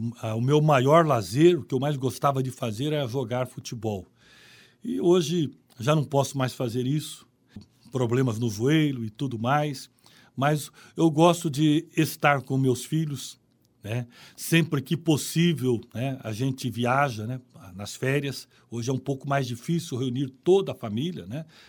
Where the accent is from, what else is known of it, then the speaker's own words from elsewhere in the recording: Curitiba, Paraná, Brazil; also born or lived in Jacarezinho; Eu nasci em Curitiba, no bairro Água Verde, mas passei uma parte da infância no interior do estado, Jacarezinho.